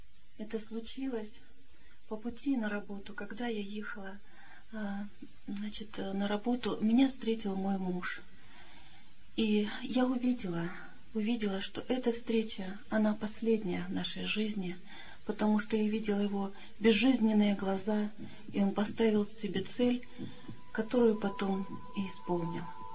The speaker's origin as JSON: {"language": "Russian", "country": "Russia", "said": "Приехала я из России"}